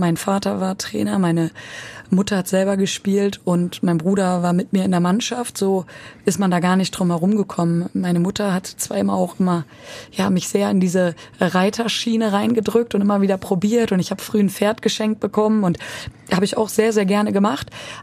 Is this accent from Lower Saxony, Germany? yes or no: yes; Lower Saxony, Germany; ich komme aus Ostfriesland und es liegt komplett westlich in Deutschland, weil es liegt wirklich komplett an der holländischen Grenze, an der Nordsee oben.